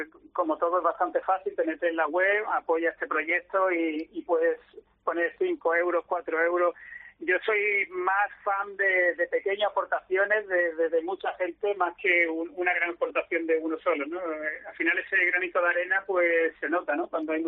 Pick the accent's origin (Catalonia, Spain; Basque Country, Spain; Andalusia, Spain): Andalusia, Spain; Málaga; somos malagueños